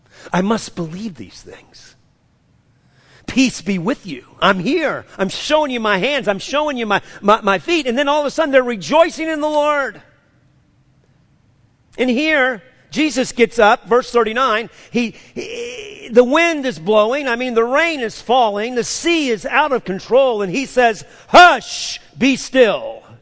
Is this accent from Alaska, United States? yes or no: no; New Orleans, Louisiana, United States; Growing up in New Orleans, running through hurricanes to escape.